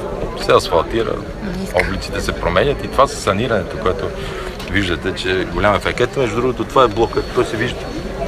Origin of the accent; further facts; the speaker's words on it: Shopluk, Bulgaria; аз помня, съм от Шопския край.